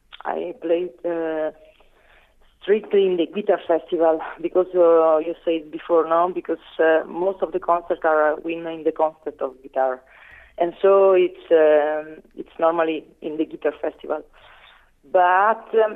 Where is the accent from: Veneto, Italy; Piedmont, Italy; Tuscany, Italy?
Piedmont, Italy; Novara; English is a second language; I came from Novara, and I was born in Novara.